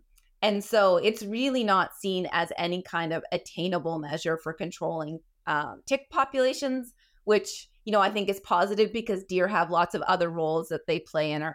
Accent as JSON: {"language": "English", "region": "Ontario", "country": "Canada", "said": "I'm from Eastern Ontario where the tick populations are high"}